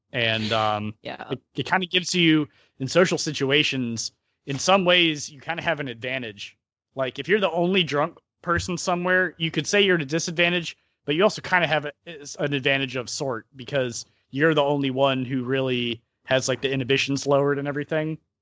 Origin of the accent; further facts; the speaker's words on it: Alabama, United States; also born or lived in Georgia; I grew up in Alabama and Georgia. I love fireworks